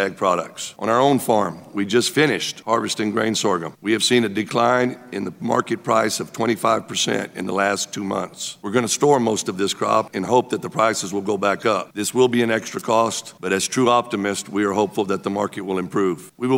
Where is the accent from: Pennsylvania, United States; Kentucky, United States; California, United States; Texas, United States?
Texas, United States; Post; I'm from Post, Texas.